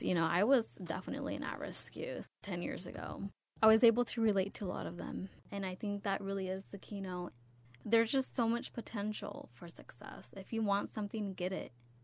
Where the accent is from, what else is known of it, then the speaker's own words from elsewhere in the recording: Toppenish, Washington, United States; I grew up in Toppenish, which is right in Yakima. I mean, every single kid that was at that school was Hispanic. I'm Mexican.